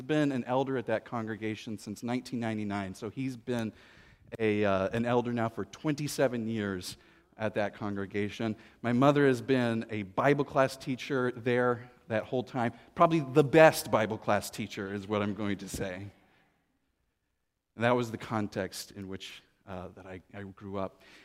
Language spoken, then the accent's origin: English; Austin, Texas, United States; Did I mention I grew up in Austin, Texas?